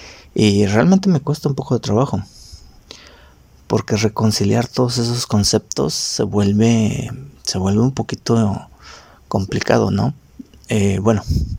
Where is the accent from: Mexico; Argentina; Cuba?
Mexico; born there; Yo me encuentro ubicado en México. Soy mexicano de nacimiento y pues muy feliz de serlo.